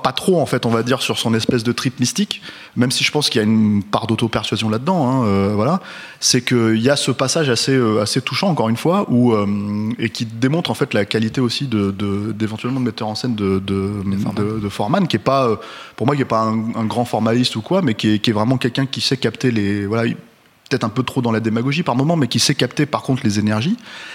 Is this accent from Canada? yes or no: no; France; Nous, on est trop jeunes pour avoir vécu, mais puis on est français